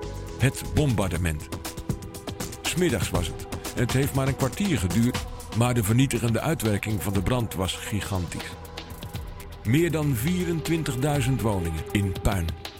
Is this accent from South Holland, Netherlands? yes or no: yes; Rotterdam, South Holland, Netherlands; born there; waarin we vannacht door mijn geboortestad aan het cruisen zijn, op zoek naar verlichte vensters en volksverhalen. Rotterdam dus.